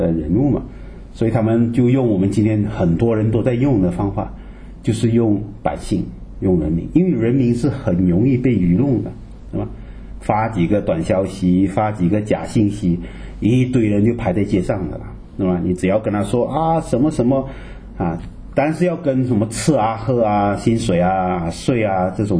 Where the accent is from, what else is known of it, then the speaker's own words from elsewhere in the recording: Malaysia; also born or lived in Canada; 你知道我以前在加拿大念书的时候，我告诉他们我是马来西亚人